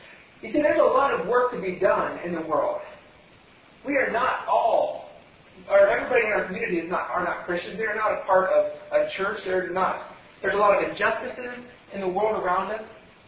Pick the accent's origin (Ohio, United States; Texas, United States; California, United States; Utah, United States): Ohio, United States; I grew up near Amish country in Ohio.